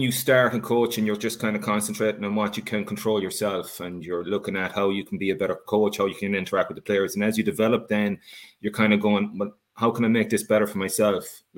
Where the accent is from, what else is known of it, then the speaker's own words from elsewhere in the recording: Feenagh, Munster, Ireland; I am from West Limerick and from Fines, I'm from a hurling family.